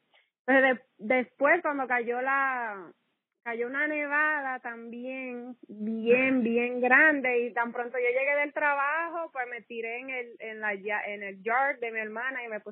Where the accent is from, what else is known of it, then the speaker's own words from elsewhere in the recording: Dominican Republic; now in United States; Pues soy dominicana, nací en República Dominicana.